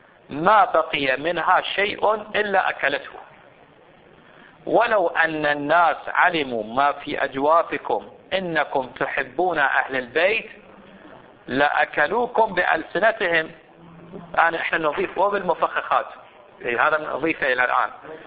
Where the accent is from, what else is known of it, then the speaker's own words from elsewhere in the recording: Saudi Arabia; وحتى عندنا في الحجاز في السعودية